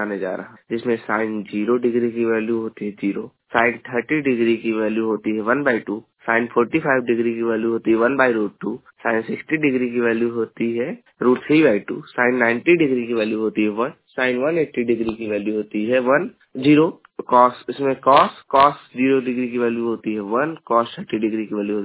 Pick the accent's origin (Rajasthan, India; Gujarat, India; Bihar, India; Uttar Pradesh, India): Uttar Pradesh, India; मैं उत्तर प्रदेश के जौनपुर जिले का निवासी हूँ।